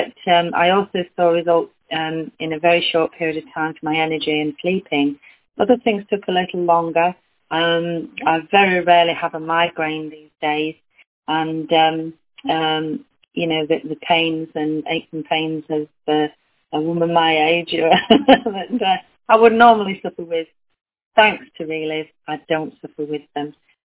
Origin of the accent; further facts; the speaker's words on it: Sheffield, Yorkshire and the Humber, United Kingdom; I'm from Sheffield.